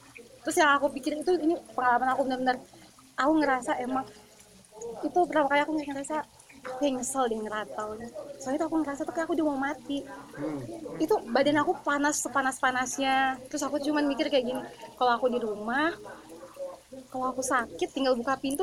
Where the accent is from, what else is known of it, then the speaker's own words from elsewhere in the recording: Samarinda, East Kalimantan, Indonesia; khususnya kalau di daerah kayak kita Samarinda ini